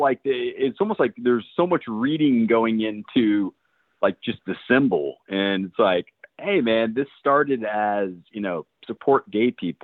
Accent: Austin, Texas, United States; growing up in Austin, I saw that a lot in Austin

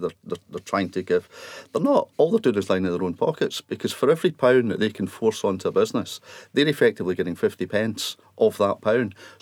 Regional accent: Alexandria, Scotland, United Kingdom; I was brought up in Alexandria, just next to Loch Lomond.

